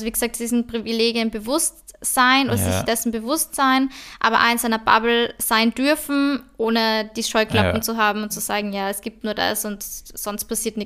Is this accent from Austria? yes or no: yes; Austria; Also wir sind halt einfach in Österreich geboren, uns geht's gut, wir sind in gut situierten Familien aufgewachsen